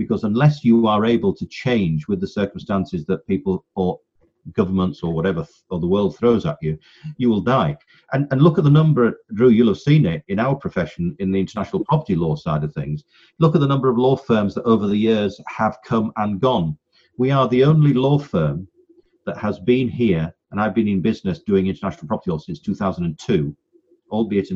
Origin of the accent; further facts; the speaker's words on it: Hull, Yorkshire and the Humber, United Kingdom; also born or lived in London / Leeds; I am born and bred in Hull in Yorkshire. I trained in London for 4 years down in Dover Street in the West End with an Anglo-Italian law firm, which set me up, came back up to Hull. And then from Hull went to Leeds